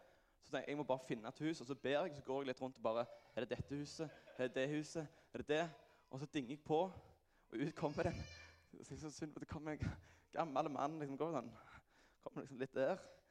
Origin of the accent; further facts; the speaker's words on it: Klepp, Rogaland, Norway; og jeg er fra Klepp, og jeg begynte liksom aldri der.